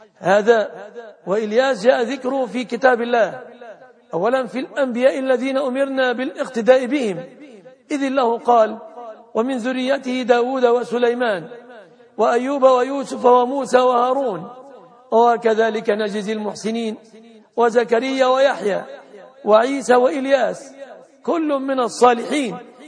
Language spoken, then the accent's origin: Arabic; Egypt; أن يحفظ بلادنا مصر